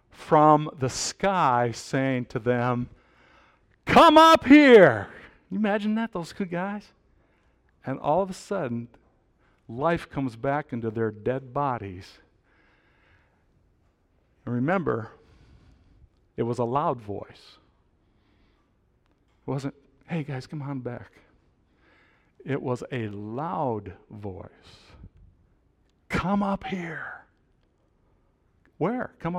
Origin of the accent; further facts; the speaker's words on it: Iowa, United States; I'm from Iowa